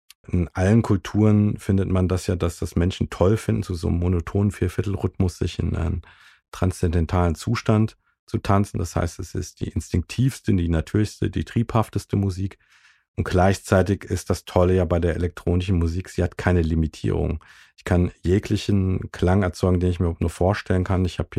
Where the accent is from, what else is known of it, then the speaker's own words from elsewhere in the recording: Rhineland-Palatinate, Germany; Ich komme ja aus dem Westerwald und wohne hier auch wieder seit 14 Jahren